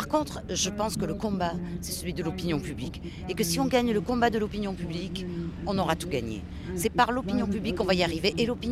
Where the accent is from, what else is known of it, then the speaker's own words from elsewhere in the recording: Marseille, Provence-Alpes-Côte d'Azur, France; je viens de Marseille.